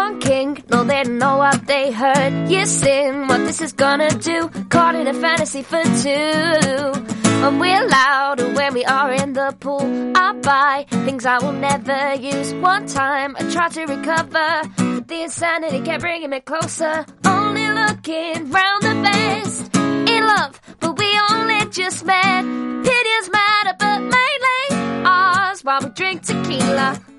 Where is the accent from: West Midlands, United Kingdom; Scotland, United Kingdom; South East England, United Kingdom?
West Midlands, United Kingdom; Birmingham; I'm from Birmingham.